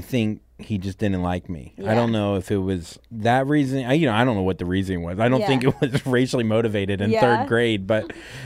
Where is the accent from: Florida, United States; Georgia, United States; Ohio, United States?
Florida, United States; Port St. Lucie; also born or lived in Miami; I was born in Miami, but then my family moved to a place called Port St. Lucie, Florida.